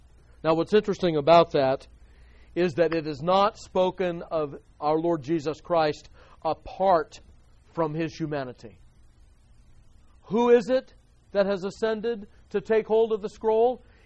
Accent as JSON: {"language": "English", "region": "California", "country": "United States", "tie": "born or raised there", "said": "Of course, I grew up in California. And I lived in the San Fernando Valley"}